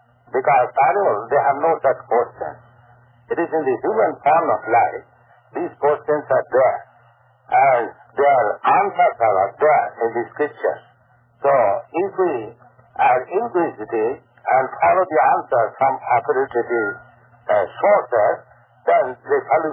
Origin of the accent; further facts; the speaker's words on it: Kolkata, West Bengal, India; born there; now in Vrindavan, India; I was born in Calcutta.